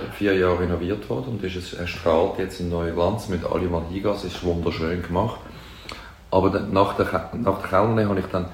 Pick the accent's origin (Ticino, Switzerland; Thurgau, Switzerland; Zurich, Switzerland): Zurich, Switzerland; Im Seefeld.